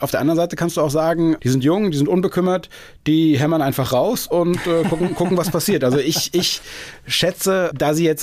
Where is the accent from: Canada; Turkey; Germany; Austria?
Germany; Frankfurt, Hesse; born there; Da mache ich jetzt als gebürtiger Frankfurter meine ganzen Kumpels glücklich.